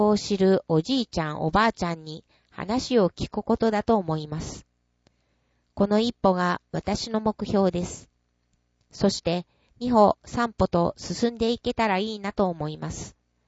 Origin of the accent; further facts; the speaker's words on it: Nagasaki, Japan; 私は長崎県に生まれて育ってきた中で